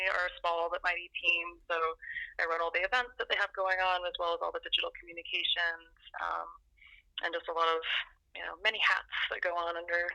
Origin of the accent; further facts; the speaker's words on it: Austin, Texas, United States; also born or lived in New York; Actually, I grew up in Austin, but I left in 2002 and came back last year. My wife and I moved back from New York